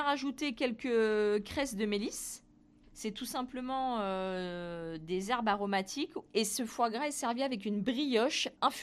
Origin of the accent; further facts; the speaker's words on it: Réunion, France; C'est difficile de dire le contraire parce que je suis réunionnaise